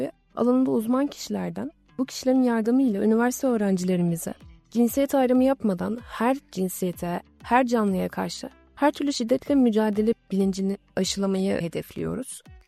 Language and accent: Turkish; Edirne, Turkey; Doğma büyüme Edirneliyim ben.